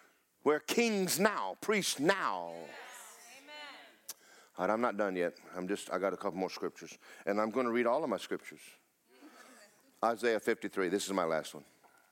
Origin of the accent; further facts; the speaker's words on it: Florida, United States; every time I go someplace, they'll look at me and go, where are you from? I said, Florida.